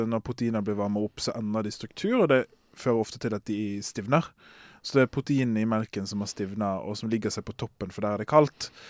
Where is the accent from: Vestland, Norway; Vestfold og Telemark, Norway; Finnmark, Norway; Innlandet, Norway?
Vestland, Norway; Follnes; Men det altså sånn at Sotra har to øyer. Lille Sotra og Store Sotra. Og jeg fra Lille Sotra. Mm-mm. Follnes, Anglevik, for de av dere som lokalkjent.